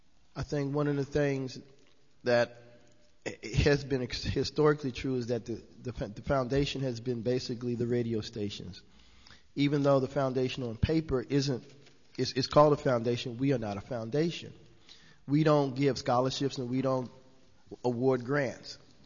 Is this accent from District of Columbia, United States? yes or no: yes; Washington, District of Columbia, United States; from Washington, D.C.